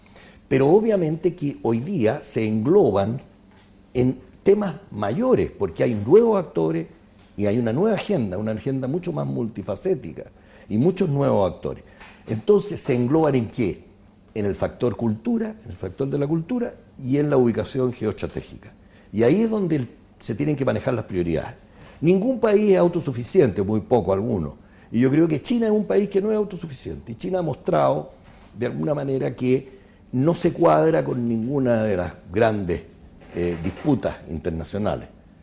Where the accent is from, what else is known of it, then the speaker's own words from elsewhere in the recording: Chile; que para nosotros fue muy gratificante como chilenos